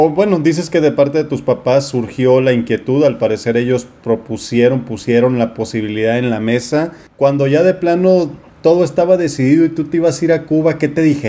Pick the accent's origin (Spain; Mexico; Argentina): Mexico; Sinaloa; otros municipios del estado de Sinaloa, de donde yo soy originario